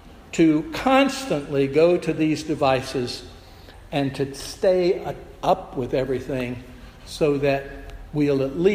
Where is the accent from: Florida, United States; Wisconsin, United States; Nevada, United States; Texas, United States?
Florida, United States; When I was a youth growing up in South Florida, we always had to learn the difference between a king snake and a coral snake